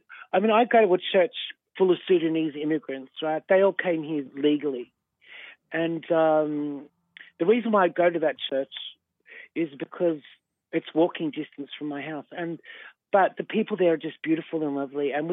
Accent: Australia; I'm an Australian

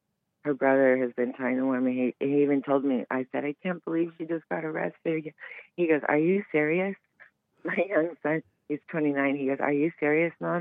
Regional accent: Chicago, Illinois, United States; I am from Chicago. I was born in Chicago.

